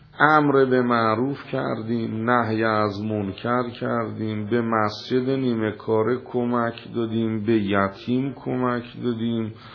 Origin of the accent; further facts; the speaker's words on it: Isfahan, Iran; گفت آقا اهل کجایی؟ گفتم اصفهان.